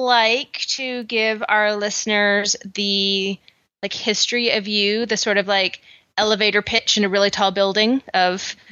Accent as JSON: {"language": "English", "country": "Canada", "accent": "Canadian", "said": "I am finding that my Canadian accent is watering down, like, more and more and more."}